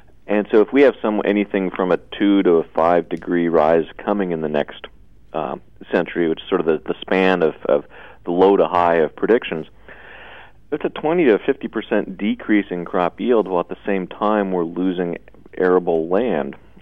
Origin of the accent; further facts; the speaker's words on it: United States; But you know, speaking as an American, there's not that many environmental problems that I can claim my government has been leading on for decades.